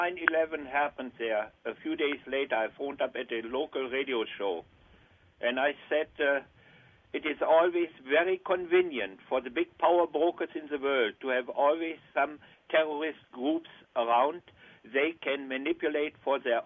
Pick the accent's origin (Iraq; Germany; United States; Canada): Germany; English is a second language; when I grew up over there in Germany